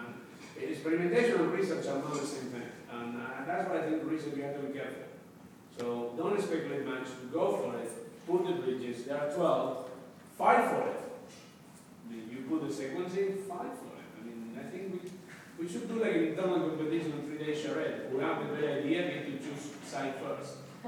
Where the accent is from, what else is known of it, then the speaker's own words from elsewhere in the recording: Rosario, Santa Fe, Argentina; now in Buenos Aires, Argentina; I grew up in Rosario, second or third city in Argentina, depending on you ask.